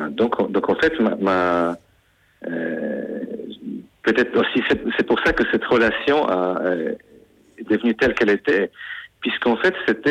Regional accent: Poland; now in France; m'était inconnu parce que j'ai grandi en Pologne.

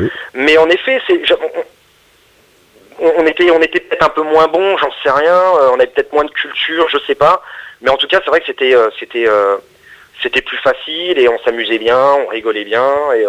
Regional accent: France; peut-être qu'il n'est pas, assez connu, reconnu par chez nous en France

